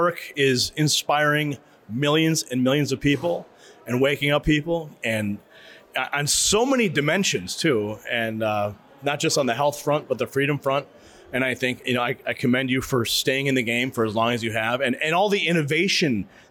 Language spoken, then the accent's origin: English; Illinois, United States; now in Texas, United States; Yeah, ironically, I'm in Texas now. I'm from Illinois